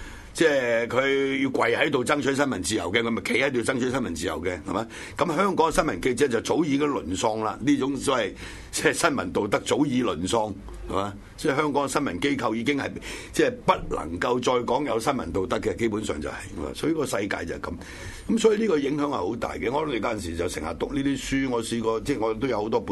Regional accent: China; 我哋中國人冇啊嘛！

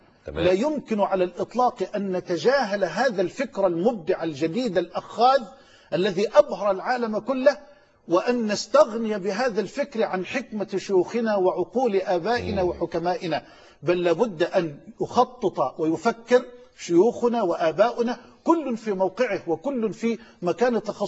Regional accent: Egypt; مؤسساتنا في بلدنا مصر مليئة بالشرفاء، مليئة بالأطهار

